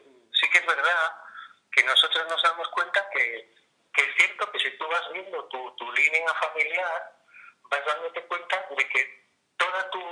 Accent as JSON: {"language": "Spanish", "town": "Ronda", "region": "Andalusia", "country": "Spain", "said": "Andonda es un ancestro mío, porque era negra de Ronda, yo soy negro de Ronda, y es una familia muy antigua, una familia gitana muy antigua, española"}